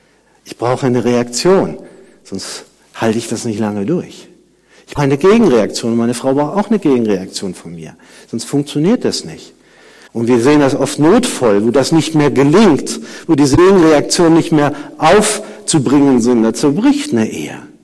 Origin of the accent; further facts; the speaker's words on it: Andernach, Rhineland-Palatinate, Germany; ich bin ja groß geworden in Andernach, das ist ganz in der Nähe von der Mosel